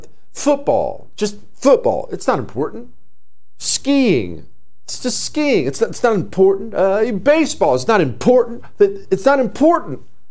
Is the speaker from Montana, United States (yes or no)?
yes; Montana, United States; I've skied. I grew up in Montana, and I actually enjoy skiing quite a bit.